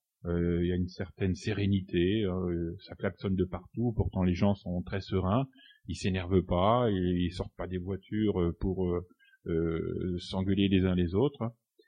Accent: Mulhouse, Grand Est, France; now in Cairo, Egypt; Je viens d'Alsace, de Mulhouse, où j'étais proviseur adjoint dans un grand lycée de 1250 élèves.

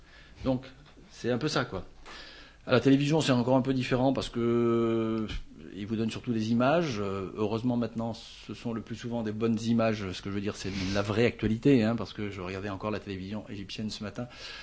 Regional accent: Algeria; moved away; Bon, moi, je suis beaucoup plus âgé que vous. Hein. Et donc, j'avais un peu la chance de vivre dans ma jeunesse en Algérie

